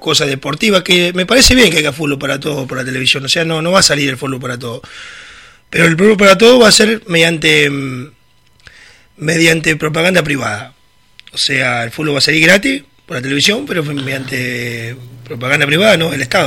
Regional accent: Cruz Alta, Córdoba, Argentina; Yo soy de Cruz Alta, para contarle a la gente.

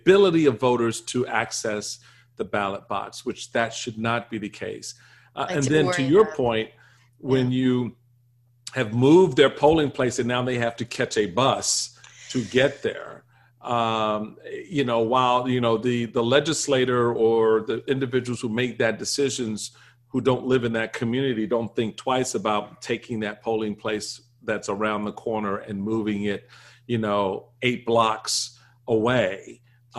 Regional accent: Washington, District of Columbia, United States; where I grew up in Washington, D.C.

